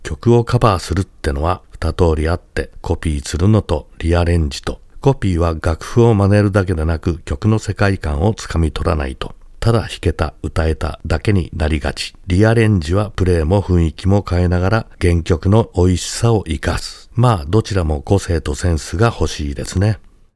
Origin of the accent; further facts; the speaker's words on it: Tokyo, Japan; あ、地元東京も。